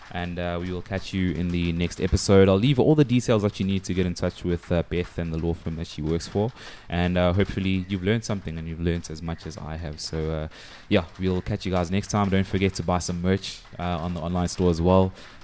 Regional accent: South Africa; How necessary would you say it is for me as a South African artist

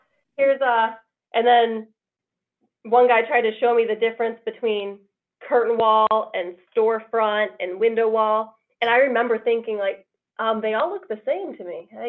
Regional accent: Detroit, Michigan, United States; So I'm originally from Michigan, like Metro Detroit area.

